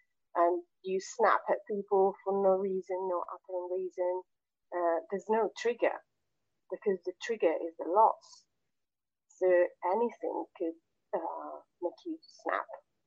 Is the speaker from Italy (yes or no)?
yes; Italy; English is a second language; also born or lived in United Kingdom / Australia / Spain; I am from Italy, which is a Catholic country. But I lived in the UK for many years. I lived in Australia, I lived in Spain for almost a decade. I speak different languages